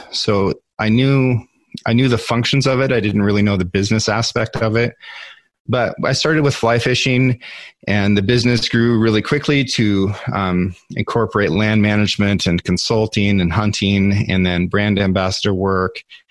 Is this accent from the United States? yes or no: yes; Oregon, United States; I grew up here on the Six Ranch in Northeast Oregon. And this ranch has been in my family since 1884.